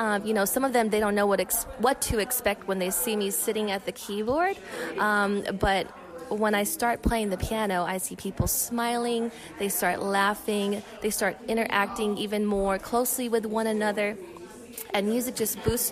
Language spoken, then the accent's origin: English; Las Vegas, Nevada, United States; born there; I think my mom gave it to me because I was born in Vegas.